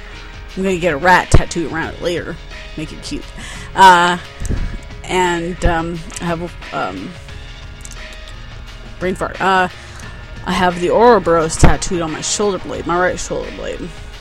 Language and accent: English; California, United States; also born or lived in Van Nuys; now in Alamogordo, United States; I was born in California, Van Nuys. Lived in Ventura County for 13 years and then moved out here to Alamogordo.